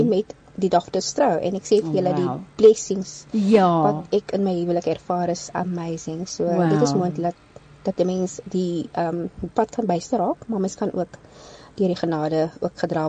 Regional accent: Elsies River, Western Cape, South Africa; ek het groot geword in Elsie Rivier in 'n pandokhuisie.

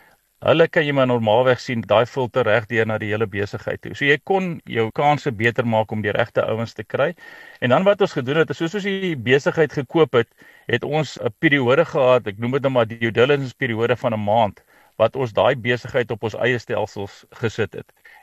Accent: Paarl, Western Cape, South Africa; Ek groot geword in die Parel. Daarna is ek in die weermag toe in die Kaap

